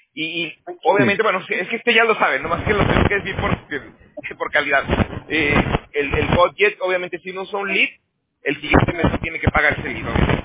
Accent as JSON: {"language": "Spanish", "country": "Mexico", "also_born_or_lived": "Toronto", "moved": "as an adult", "lives_now": "California, United States", "said": "Yo soy de México, pero bueno, me salí en el 2012. Pero ajá. Me fui primero para Toronto. Estuve trabajando en roofing. Ya. Estuve trabajando en roofing y en gutters. Y ya tengo 6 años que me vine acá a California."}